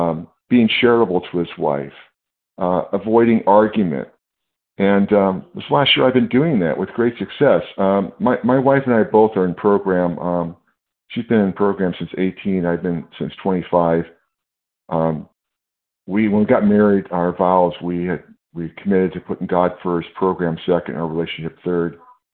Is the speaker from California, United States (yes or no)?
yes; California, United States; I'm from California.